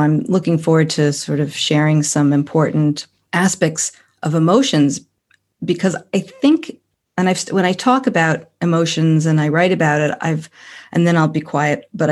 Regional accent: Manhattan, New York, United States; Well, I am from the USA and born and raised in Manhattan, New York, New York.

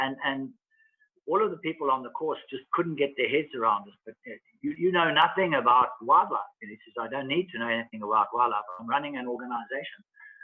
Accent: Zimbabwe; moved away as an adult; now in South Africa; I grew up in Zimbabwe on a tobacco farm. That led me to become a game ranger, moving back into Zimbabwe. And then I worked in various national park systems. After that, I moved from Zimbabwe to South Africa.

